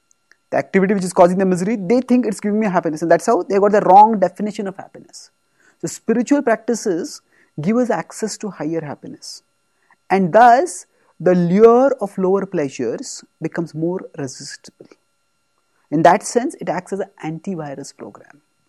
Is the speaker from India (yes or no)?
yes; India; It's like, I come from India, where people are mad for cricket.